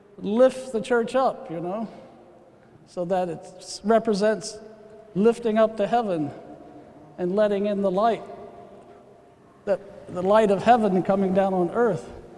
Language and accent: English; Columbus, Ohio, United States; born there; now in Philadelphia, United States; even though I was born in Columbus, Ohio, and will forever be a Buckeye, part of me is also now Philadelphian because I've been here for so long and have lived here twice.